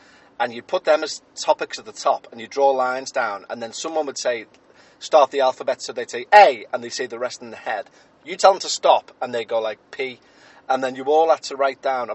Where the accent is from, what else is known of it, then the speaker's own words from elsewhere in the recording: England, United Kingdom; as an English person or a British person, I will say the National Health Service is the greatest gift to humanity.